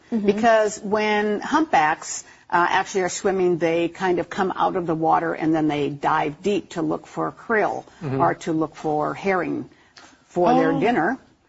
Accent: Minnesota, United States; I'm actually from Minnesota, and when you go to northern Minnesota, it's vast, and there are a lot of trees.

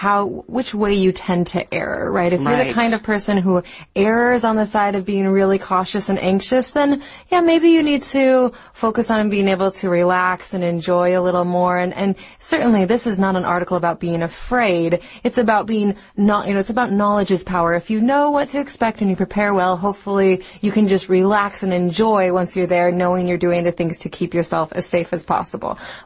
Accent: Montana, United States; That's right. I'm from Montana, and there's lots of slogans about going out into the great outdoors

